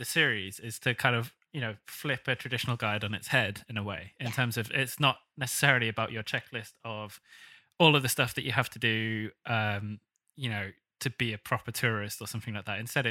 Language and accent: English; United Kingdom; one of the best things about going to New York as a Brit is everyone you talk to always has like a long list of recommendations.